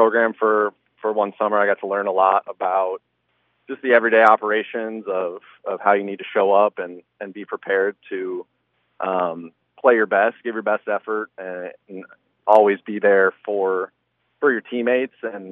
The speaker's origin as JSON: {"language": "English", "town": "Remsen", "region": "Iowa", "country": "United States", "tie": "born or raised there", "said": "having a faith background with growing up in Remsen"}